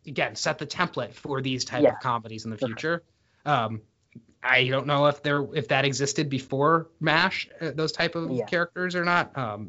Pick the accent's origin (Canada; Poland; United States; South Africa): Canada; I can make this joke because I'm a Canadian.